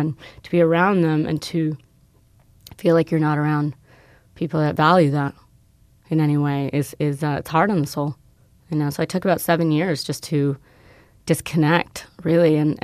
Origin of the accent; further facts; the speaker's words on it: Italy; now in United States; I grew up as a gypsy. I grew up in Italy and moved all over the world, and very itinerant nature.